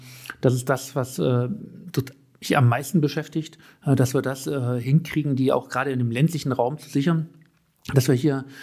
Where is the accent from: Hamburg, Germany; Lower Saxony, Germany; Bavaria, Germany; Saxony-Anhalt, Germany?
Saxony-Anhalt, Germany; Sangerhausen; ich bin 40 Jahre alt, ich bin geboren und aufgewachsen in Sangerhausen